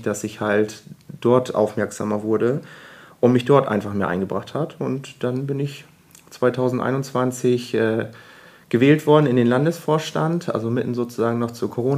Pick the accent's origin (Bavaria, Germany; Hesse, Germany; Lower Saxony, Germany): Lower Saxony, Germany; Filsum; ich komme ja aus der Landjugend aus Ostfriesland. Genauer sozusagen bin ich in der Landjugend Filsum groß geworden